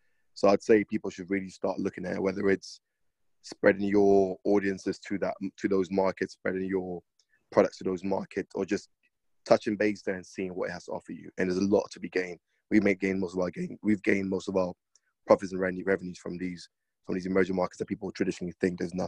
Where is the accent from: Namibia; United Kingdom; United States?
United Kingdom; London; I grew up in London.